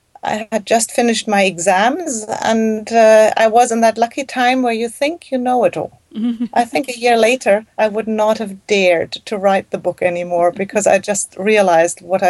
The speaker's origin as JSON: {"language": "English", "country": "Germany", "tie": "born or raised there", "second_language": "English", "said": "I grew up in Germany in a very horsey environment."}